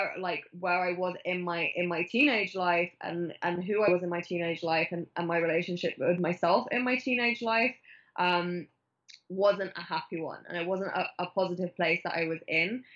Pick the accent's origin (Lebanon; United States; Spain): Spain; I grew up in Spain.